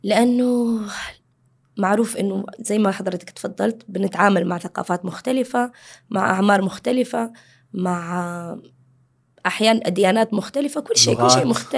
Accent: Saudi Arabia; بيسمعوني من لهجتي يقوم يطالع فيه، أنت سعودية؟ أقول لهم أيوة أنا سعودية.

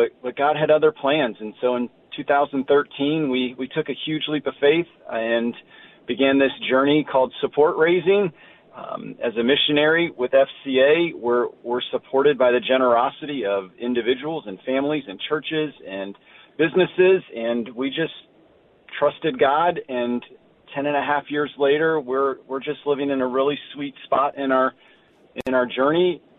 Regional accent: Loudoun, United States; It wasn't a part of the community that I grew up in Loudoun

